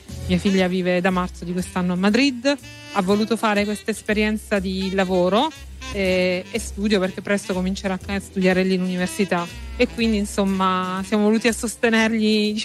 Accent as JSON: {"language": "Italian", "town": "Manduria", "region": "Apulia", "country": "Italy", "said": "Noi siamo pugliesi, ritorniamo a Brindisi, però siamo della provincia di Taranto, arriviamo da Manduria praticamente."}